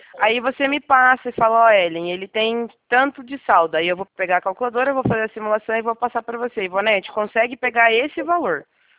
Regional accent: Curitiba, Paraná, Brazil; Eu sou aqui do Paraná, Curitiba, pertinho de vocês, não é tão longe não.

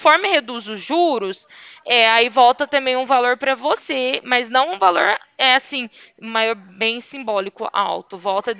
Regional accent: Ribeirão Preto, São Paulo, Brazil; eu sou de Ribeirão Preto.

